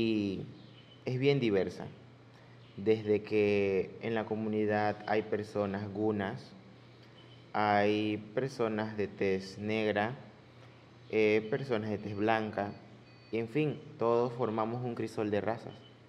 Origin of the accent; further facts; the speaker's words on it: Río Guanche, Colón, Panama; tengo 24 años, soy de Río Guanche, cercano al pueblo de Portobelo.